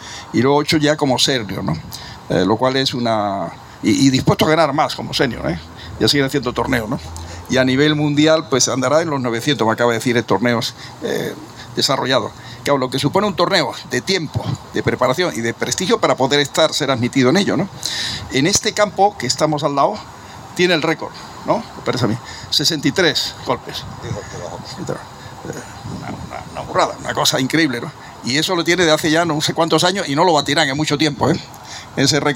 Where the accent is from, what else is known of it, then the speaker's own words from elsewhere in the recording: Málaga, Andalusia, Spain; como malagueño y como alcalde de Málaga